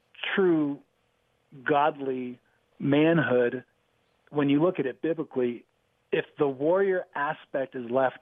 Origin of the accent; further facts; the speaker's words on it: Ohio, United States; born there; It's interesting because I was born in Ohio. You know, I come from, I have the blood, but I didn't necessarily have the culture growing up.